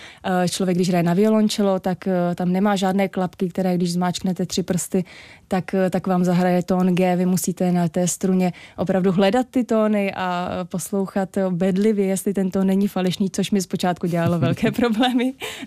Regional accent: Trutnov, Hradec Králové Region, Czechia; Já jsem z Trutnova a Trutnov mám strašně moc ráda. Je to nádherné město pod Krkonošemi

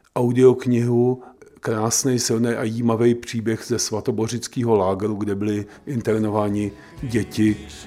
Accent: Prague, Czechia; now in Slapy, Czechia; My jsme pražští emigranti, no. A já jsem chtěl z Prahy a chtěl jsem dům

